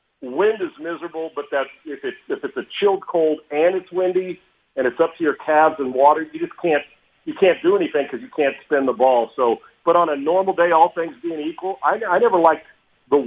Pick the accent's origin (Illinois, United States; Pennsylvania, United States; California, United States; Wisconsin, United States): California, United States; now in Texas, United States; Now, I grew up in California. I grew up in California, obviously, and then, spent time all over playing, but I played in Minnesota, Winnipeg, based in San Diego, and now I'm in Texas.